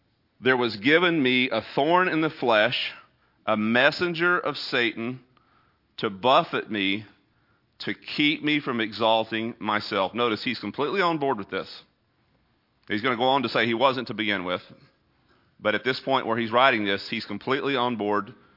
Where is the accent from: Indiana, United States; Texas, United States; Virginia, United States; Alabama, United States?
Texas, United States; thorns have not been that big of a deal for me, even though I am from Texas.